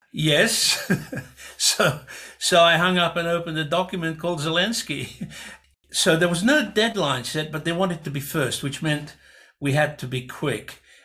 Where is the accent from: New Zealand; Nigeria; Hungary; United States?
Hungary; Budapest; if I were in my hometown in Budapest, you know, it would be the same as if I was here in terms of access.